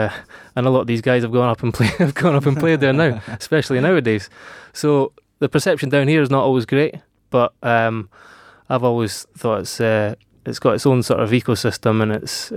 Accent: Scotland, United Kingdom; now in England; Well, I've been down south now for more than 15 years, so I think the game in Scotland's changed a lot in that time. I grew up watching

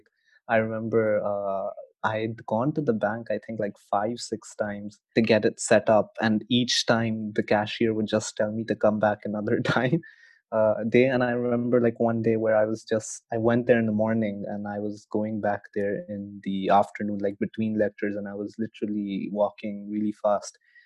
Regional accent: Bahrain; moved away as an adult; now in London, United Kingdom; So I was actually coming from Bahrain, which is a small island in the Middle East. I don't think many people would have heard of it. So coming obviously from a place like that to a city like London was a very big transition.

